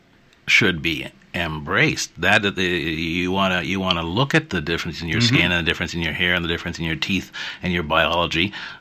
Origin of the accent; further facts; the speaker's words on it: Nova Scotia, Canada; I grew up in Nova Scotia. I can break down into tears when I hear the bagpipes, because I grew up with bagpipes around me. I'm part Indian, I'm part German, I'm part English and African.